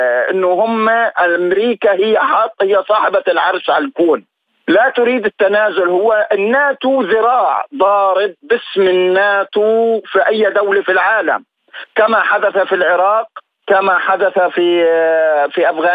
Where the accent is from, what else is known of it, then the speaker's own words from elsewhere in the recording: Palestine; أنا بحكي كفلسطيني.